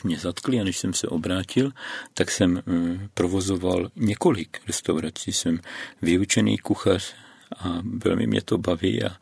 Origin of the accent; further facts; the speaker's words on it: Bučovice, South Moravian Region, Czechia; protože jsme z Bučovic, ale ty prostory máme tady v Brně